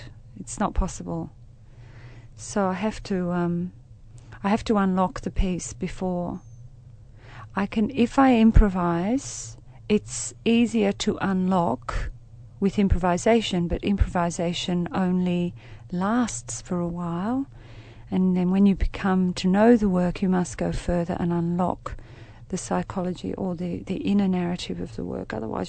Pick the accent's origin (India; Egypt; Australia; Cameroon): Australia; Melbourne, Victoria; I grew up in East Paran in Melbourne, where there was a lot of Greek, Arabic, Iranian communities in that area